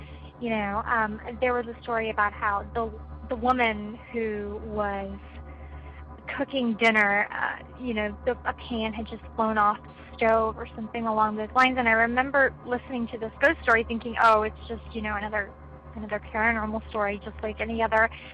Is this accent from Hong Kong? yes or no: no; Bosnia & Herzegovina; I'm actually originally from Bosnia.